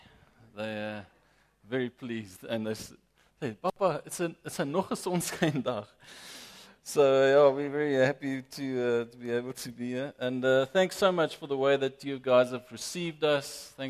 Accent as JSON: {"language": "English", "town": "Pretoria", "region": "Gauteng", "country": "South Africa", "tie": "born there", "also_born_or_lived": "United Kingdom", "said": "I was born in Pretoria, so it's great to be back. My family and I moved back to Pretoria a month ago, actually exactly a month ago today. We were living in the UK for 6 years"}